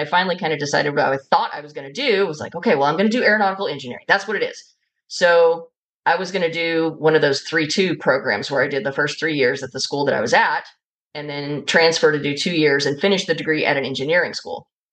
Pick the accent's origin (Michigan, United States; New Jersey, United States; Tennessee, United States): Tennessee, United States; Nashville; also born or lived in North Carolina / Alabama / Chicago; I grew up all over the American South. I was born in Nashville, Tennessee, and sort of went all over North Carolina, Alabama, Chicago, and then ended up back in Nashville.